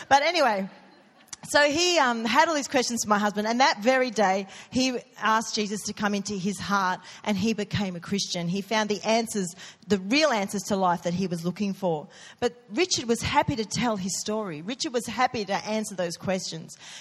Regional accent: Sydney, New South Wales, Australia; I grew up in Sydney, which I mentioned to you, and I went to a school on the North Shore, but I lived out more in the west, in the rural area.

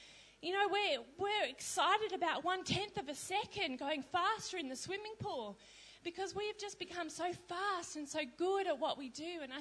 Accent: Australia; being an Australian in the past few weeks, I've been sitting back on my couch, patting myself on the back for an almighty sporting nation that we are in the Commonwealth.

